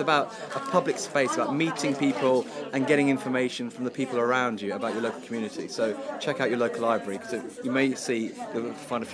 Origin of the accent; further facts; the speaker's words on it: London, United Kingdom; I grew up on the Ferrier Estate.